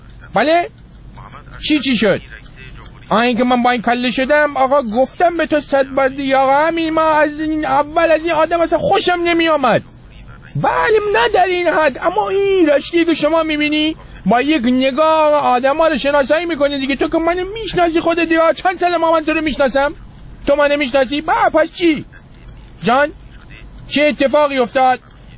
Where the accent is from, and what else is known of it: Rasht, Gilan, Iran